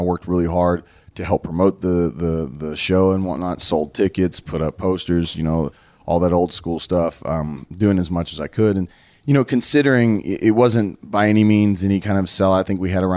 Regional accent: Dallas, Texas, United States; You know, it benefited me because it was basically my hometown.

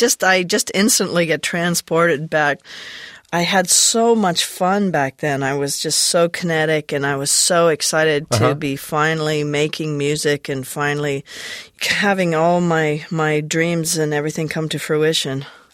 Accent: Alberta, Canada; Yeah, I was as open as I could be.

